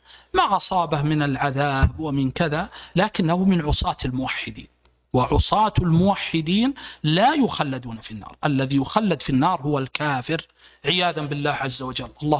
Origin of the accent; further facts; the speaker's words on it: Saudi Arabia; عندنا في المملكة العربية السعودية